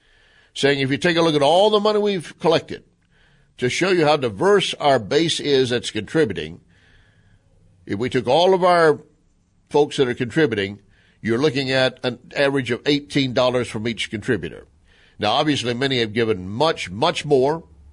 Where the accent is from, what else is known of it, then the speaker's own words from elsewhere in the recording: Texas, United States; You know, I come from Texas.